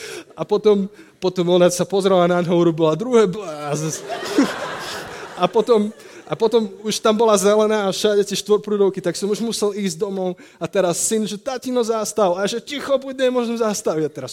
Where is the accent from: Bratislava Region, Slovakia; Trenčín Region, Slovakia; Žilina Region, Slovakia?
Žilina Region, Slovakia; Žilina; som zo Žiliny, som kazateľom